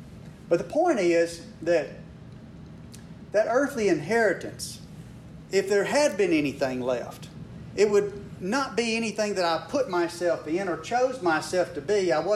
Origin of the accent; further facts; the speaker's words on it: Mississippi, United States; I'm from North Mississippi, but when I was growing up on the road I lived on, there were probably three sets of Smiths up and down the road that I lived on